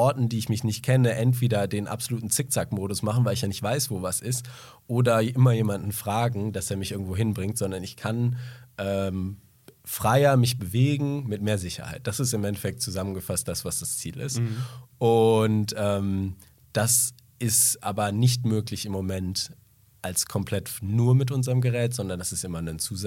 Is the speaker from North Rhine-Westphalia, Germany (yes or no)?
yes; Cologne, North Rhine-Westphalia, Germany; ich komme aus Köln